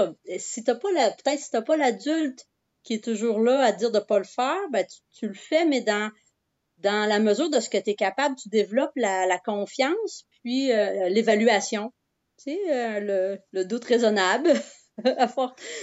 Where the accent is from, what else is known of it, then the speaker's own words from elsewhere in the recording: Pohénégamook, Quebec, Canada; Moi, je suis native de Pouinegamouk. Donc, c'est un petit village avec un lac dans les terres, dans le Témiscouata. Donc, c'est à peu près à 45 minutes là, de Rivière-du-Loup, mais dans les terres. Et j'ai grandi sur une ferme